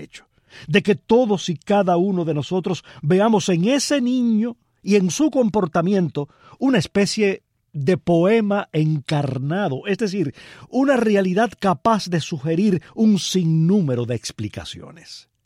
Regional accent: Palma Soriano, Santiago de Cuba, Cuba; regreso a mi infancia en Palma Soriano.

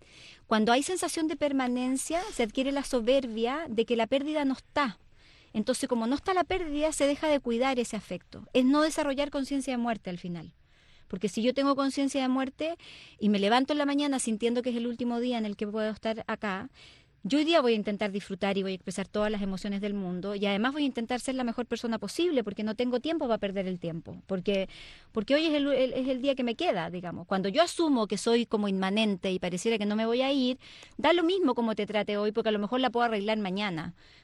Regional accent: Chile; Yo tengo la experiencia de trabajar muchos años en Argentina como chilena

